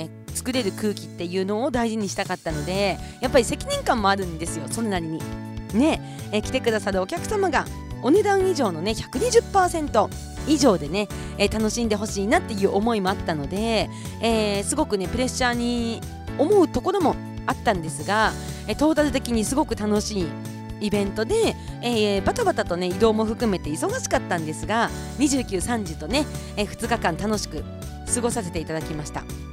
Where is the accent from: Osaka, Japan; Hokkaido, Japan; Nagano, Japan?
Hokkaido, Japan; Kushiro; 6月のですね23日日曜日に私の地元釧路で